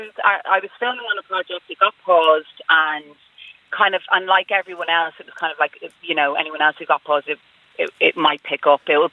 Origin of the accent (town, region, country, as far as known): Dublin, Leinster, Ireland; accent: Scouse